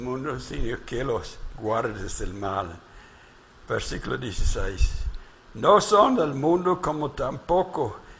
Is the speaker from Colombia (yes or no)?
no; Texas, United States; now in Mexico; Ahora yo soy yucatejano. Soy de Texas, no soy extraño. He sido emigrado acá, soy yucatejano.